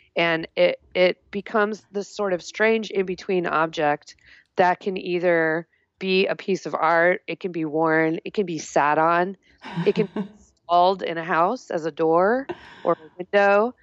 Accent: Colorado, United States; And, you know, I grew up in Colorado. We didn't have a lot of that, but I noticed it in the Bay Area right away.

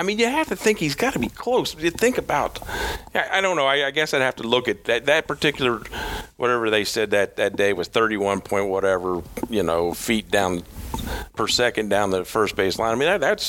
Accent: Pittsburgh, Pennsylvania, United States; I growing up in the Pittsburgh area, and I've heard all the Clemente stories

